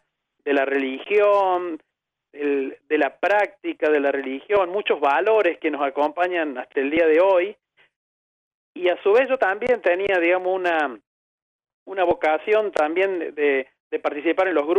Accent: Córdoba, Argentina; Viste que la chispa nuestra, lo repentino que somos para la salida, es algo que se mama desde la cuna, digamos, en nuestra docta ciudad.

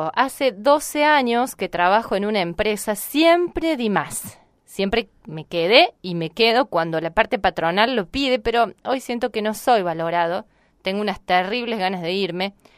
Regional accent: Villa Ángela, Chaco, Argentina; de Villa Ángela, Chaco.

